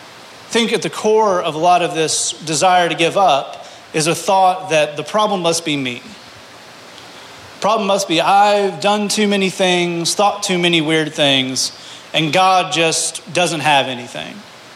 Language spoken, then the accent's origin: English; the South, United States; there's an old saying, we're all from the South, that manure, I'm going to pick a nice word for that, rolls in a particular direction.